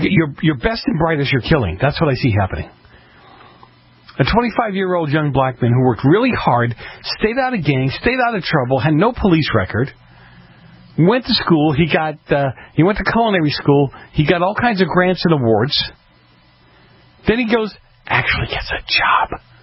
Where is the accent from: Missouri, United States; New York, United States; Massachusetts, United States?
Massachusetts, United States; Boston; I go back to my hometown in Boston.